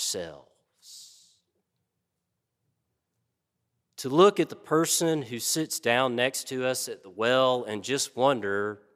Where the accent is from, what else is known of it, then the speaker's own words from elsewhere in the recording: Alabama, United States; And since we're from Alabama, we didn't realize there'd still be snow on the ground in late May.